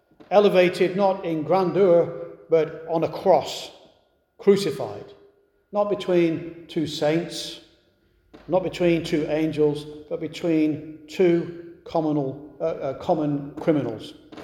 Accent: England, United Kingdom; Now, I was raised in England, as you know

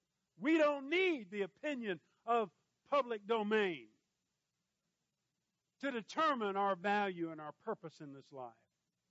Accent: Kentucky, United States; All right, I'm from Kentucky.

